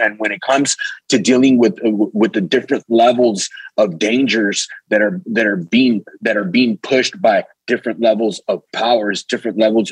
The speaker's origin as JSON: {"language": "English", "country": "Mexico", "said": "I know both countries very well. And I love both cultures. I'm a Mexican outwardly, but I'm an American inwardly, meaning my heart is with both nations and I love both nations."}